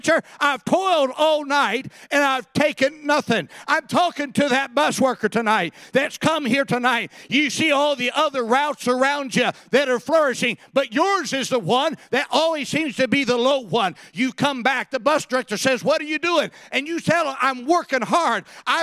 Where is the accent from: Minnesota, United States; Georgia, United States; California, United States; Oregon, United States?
California, United States; I grew up in California. We did deep sea fishing out in California.